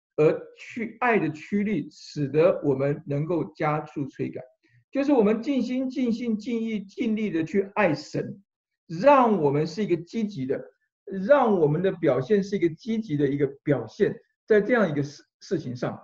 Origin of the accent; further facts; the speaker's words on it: China; 其实呢我们中国人有听过一个叫做周楚除三害，有没有？